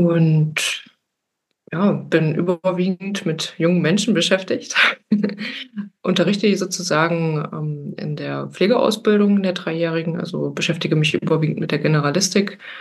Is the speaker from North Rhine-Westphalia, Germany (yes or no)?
no; Dessau, Saxony-Anhalt, Germany; Ich komme aus dem beschaulichen Örtchen Dessau in Sachsen-Anhalt. Bin sozusagen gebürtige Dessauerin, habe es hier auch eigentlich nie weggeschafft. Also bin schon immer hier.